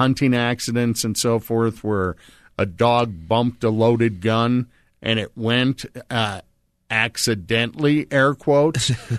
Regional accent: North Dakota, United States; I know where I grew up in North Dakota, you know, kids all had gun racks in the back of their trucks.

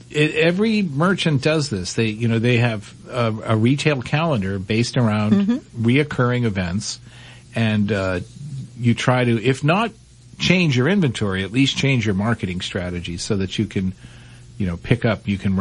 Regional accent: Massachusetts, United States; Remember, I grew up in Massachusetts, where St. Patrick's Day is one of the top three holidays of the year.

